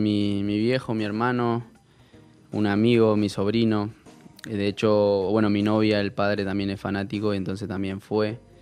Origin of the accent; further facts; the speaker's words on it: Argentina; moved away; vivimos en un país, bueno, yo hace varios años que no vivo, pero me siento muy argentino.